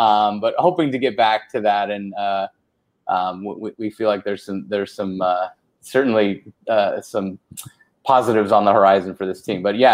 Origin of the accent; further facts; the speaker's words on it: California, United States; And I grew up in Orange County.